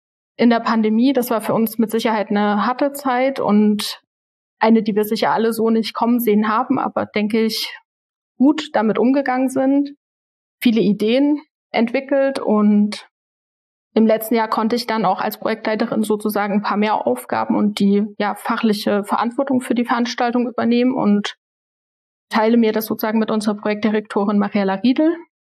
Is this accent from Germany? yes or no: yes; Saxony, Germany; Ich bin hier im Leipziger Land aufgewachsen und zur Schule gegangen